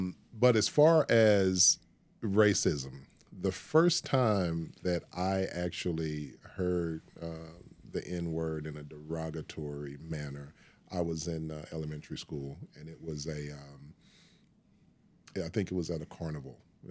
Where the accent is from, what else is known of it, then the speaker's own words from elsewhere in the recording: Woodson, Arkansas, United States; I born and raised in Woodson, Arkansas. South Pulaski County, going toward Pine Bluff, maybe about 25, 30 minutes outside the city limits. My dad had a farm down there.